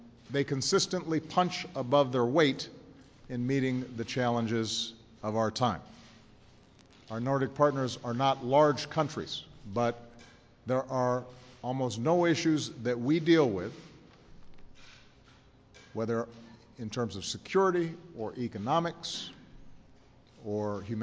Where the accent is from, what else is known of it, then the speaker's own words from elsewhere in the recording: Illinois, United States; particularly in the Midwest, including my home state of Illinois.